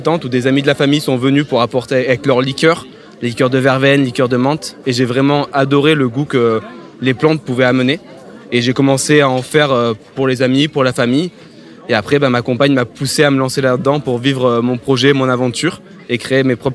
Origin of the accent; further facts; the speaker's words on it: Saint-Pierre-de-Mézoargues, Provence-Alpes-Côte d'Azur, France; Donc je suis de Saint-Pierre-de-Mézoargues. C'est un petit village situé entre Valabrègue et Boulbon.